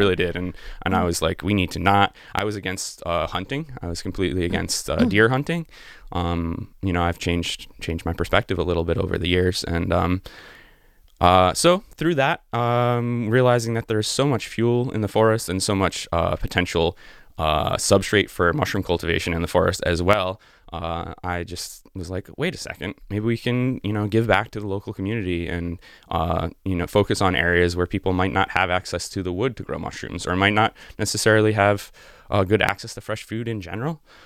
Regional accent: Rosendale, United States; So I grew up in Rosendale, and I grew up on 2/3 of an acre, no real forest, small backyard.

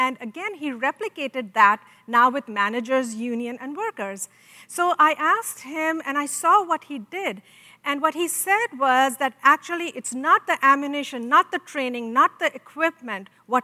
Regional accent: India; I grew up in India in a military family.

